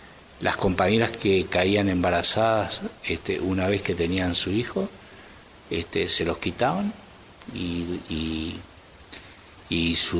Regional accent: Uruguay; También es bueno decir, como uruguayos, que tenemos el privilegio triste también

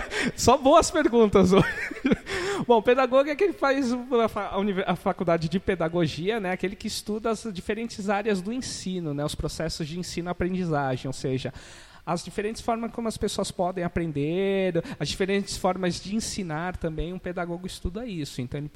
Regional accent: Santos, São Paulo, Brazil; Bom, sou nascido em Santos e vivi minha vida toda aqui no litoral de São Paulo.

